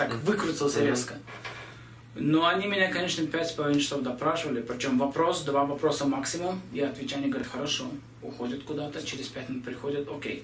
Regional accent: Israel; о, ребята, я тоже из Израиля

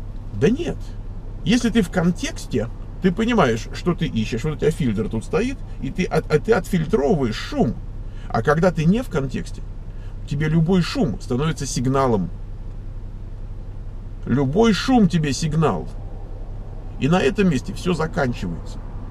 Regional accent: Moscow, Russia; born there; Я родился в Москве.

